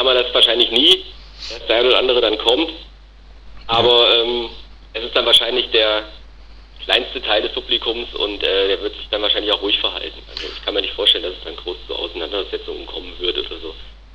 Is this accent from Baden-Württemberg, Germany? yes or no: no; Hünfeld, Hesse, Germany; Aus Hünfeld, das ist in der Nähe von Fulda.